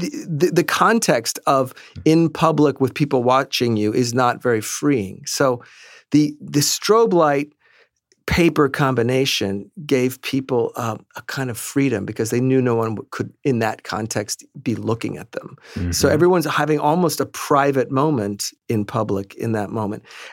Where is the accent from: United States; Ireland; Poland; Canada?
United States; Manhattan, New York; because we grew up here in Manhattan, and I somehow made my way to some weird performance art as a 8 or 9 year old